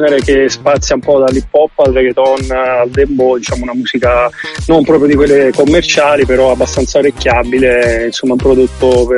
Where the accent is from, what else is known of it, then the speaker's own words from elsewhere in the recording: Naples, Campania, Italy; moved away as an adult; now in Siena, Italy; Io sono di Napoli originale, quindi mi ero avvicinato alla scena hip hop napoletana